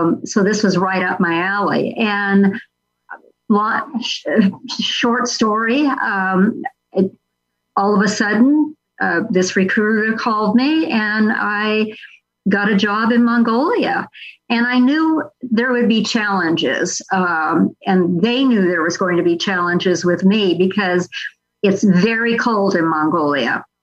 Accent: California, United States; because I'm from Southern California, to see the ocean.

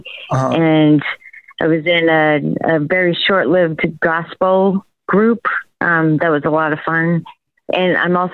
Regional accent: Massachusetts, United States; accent: Massachusetts/Boston; So it's like, it's kind of like where I grew up. It sounds like my accent, you know, it's very Massachusetts or Boston.

